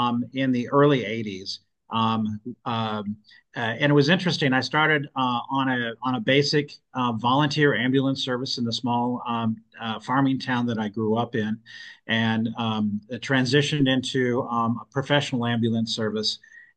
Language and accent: English; Iowa, United States; And I remembered growing up in Northwest Iowa.